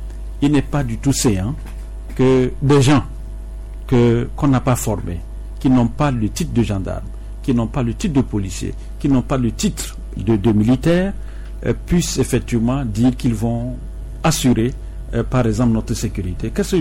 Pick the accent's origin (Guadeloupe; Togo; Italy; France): Togo; Essayons, en tant que Togolais que nous sommes, si nous pouvons combattre